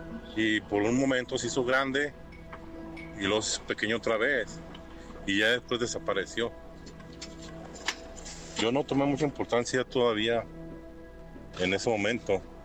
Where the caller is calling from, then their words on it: Zapopan, Jalisco, Mexico; Pues yo soy de acá de Zapopan, de Jalisco.